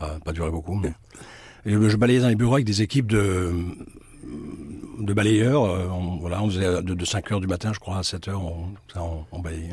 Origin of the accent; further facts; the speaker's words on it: Cannes, Provence-Alpes-Côte d'Azur, France; Quand on vient de Cannes, on peut être qu'impressionné par Paris.